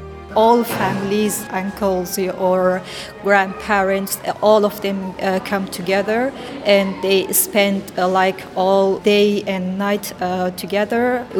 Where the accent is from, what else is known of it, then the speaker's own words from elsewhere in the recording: Afghanistan; English is a second language; I'm a student here. I'm from Afghanistan.